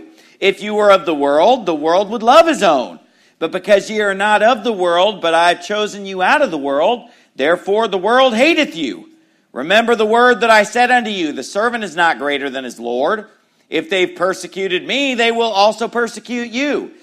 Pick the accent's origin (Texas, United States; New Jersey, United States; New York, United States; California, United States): California, United States; Sacramento; it's good to be preaching in my hometown, Sacramento, California, where I was born and raised, to have my family here, lots of old friends.